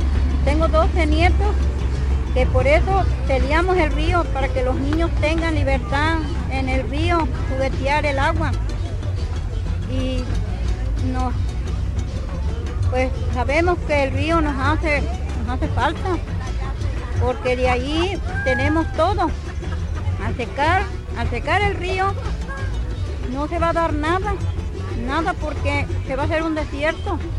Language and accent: Spanish; Tlaltetela, Veracruz, Mexico; Yo soy de Tlaltetela.